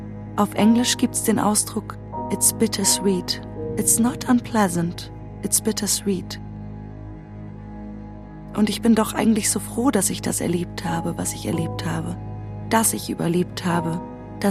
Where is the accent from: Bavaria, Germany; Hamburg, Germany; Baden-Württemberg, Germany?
Bavaria, Germany; Munich; born there; der Hitler wollte mich raushaben, weil ich jüdisch bin, aber ich bin eigentlich hier geboren. Da hat er seinen Arm um meine Schulter gelegt und gesagt, also sind wir beide Münchner.